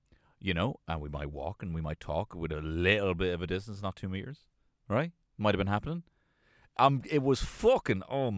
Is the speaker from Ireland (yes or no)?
yes; Ireland; No, it would be a posh, the Queen's English, but I'm also Irish.